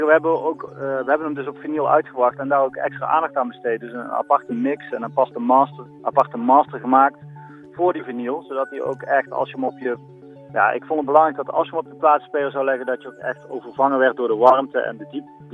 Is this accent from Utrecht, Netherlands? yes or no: no; Erp, North Brabant, Netherlands; now in Veghel, Netherlands; Ik woon in Veghel, nee. Ik kom uit Erp, en sterker nog. Ja, Erp is al niet zo heel groot, maar ik ben opgegroeid op het platteland van Erp. Tussen Keldonk en Boerdonk, zeg maar.